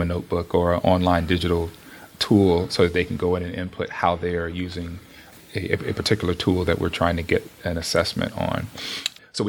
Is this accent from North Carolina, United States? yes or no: yes; Charlotte, North Carolina, United States; Right. I'm from Charlotte, North Carolina.